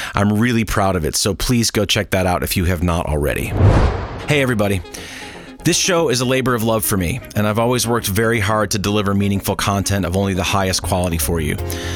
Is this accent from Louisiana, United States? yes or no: no; Rochester, New York, United States; at a little place called the Red Creek in my hometown of Rochester, New York.